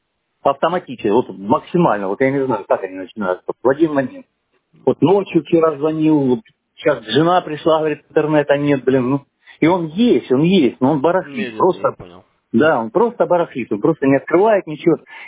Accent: Donetsk, Donetsk Oblast, Ukraine; Вот я сам из Донецка, блин, у меня в Донецке война идет

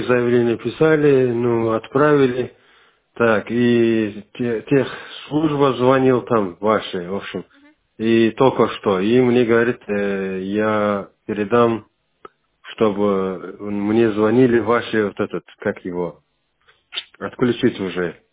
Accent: Astrakhan Oblast, Russia; Нет, я вообще не оттуда. Я из Астубинской, Астраханской области. И у меня свой дом.

